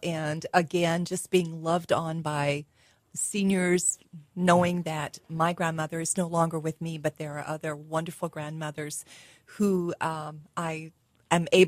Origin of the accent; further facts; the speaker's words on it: West Virginia, United States; growing up in West Virginia, I always knew of it as the old timers.